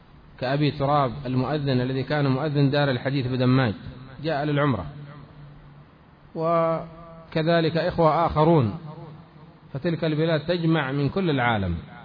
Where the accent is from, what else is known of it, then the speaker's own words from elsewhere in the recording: Aden, Yemen; ثم الشيخ دعا كل الحاضرين إلى العشاء ترحيبا بالضيوف الذين جاءوا، كانوا نحن ومن معنا من أهل عدن